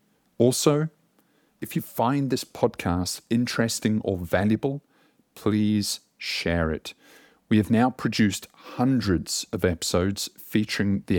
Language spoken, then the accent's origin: English; Hamilton, Waikato, New Zealand; I actually grew up in New Zealand myself. I grew up in Hamilton from the ages of 3 until 18.